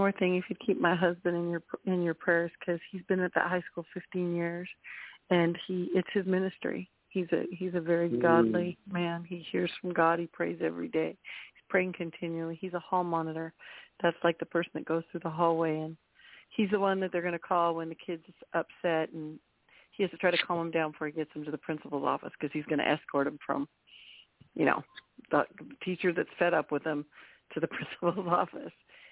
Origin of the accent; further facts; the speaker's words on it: Houston, Texas, United States; I'm from Houston, Texas, and I know Charles from Fellowship Friday.